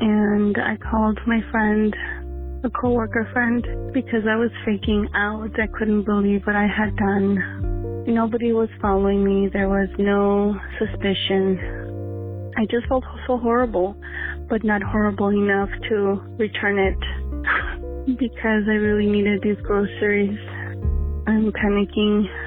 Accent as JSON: {"language": "English", "region": "Texas", "country": "United States", "said": "My name is, and I am from Texas."}